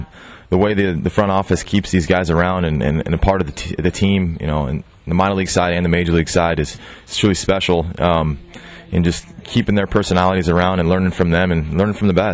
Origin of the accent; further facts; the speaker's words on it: Cloverdale, California, United States; But, yeah, always been a pitcher. Grew up in Cloverdale